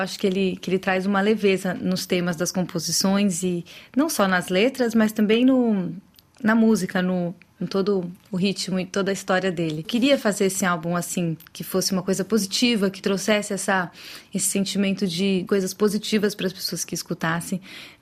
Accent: São Paulo, Brazil; porque eu sou de São Paulo, né? Então, foi uma experiência diferente.

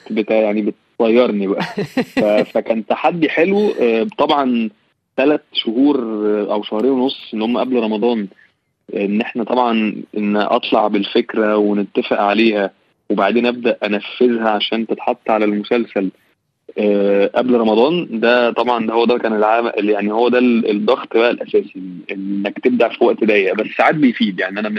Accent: Egypt; احنا للاسف برضو عندنا في مصر وفي الشرق الاوسط عامه

